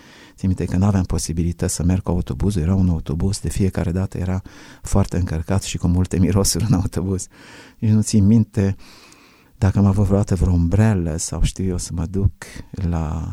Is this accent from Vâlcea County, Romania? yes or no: yes; Râmnicu Vâlcea, Vâlcea County, Romania; Acolo am crescut în Râmnicu Vâlcea cu o ură față de unguri.